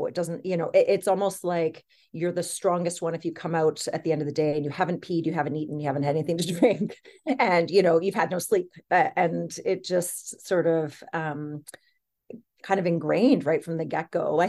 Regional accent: Montreal, Quebec, Canada; I grew up in Montreal and I had two physician parents.

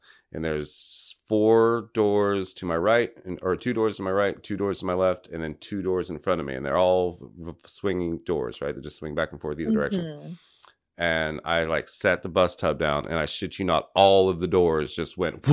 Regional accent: Monte Rio, California, United States; born there; I was born in Monte Rio, California.

